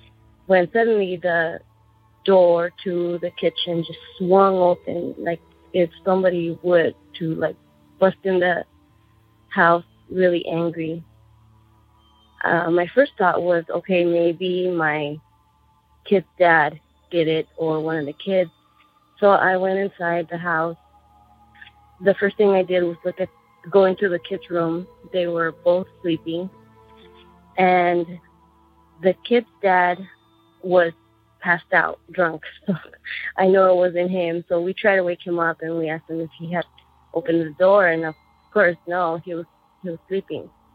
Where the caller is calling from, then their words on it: Tucson, Arizona, United States; I'm calling from Tucson, Arizona.